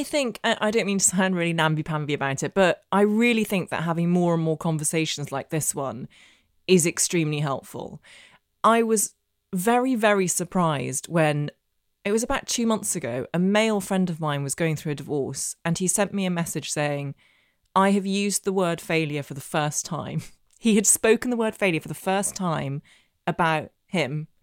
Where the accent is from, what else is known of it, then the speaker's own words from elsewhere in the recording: Northern Ireland, United Kingdom; I grew up in Northern Ireland. I know I don't have the accent, but I did. And my secondary school in Belfast was the only school in the entire province that taught Russian.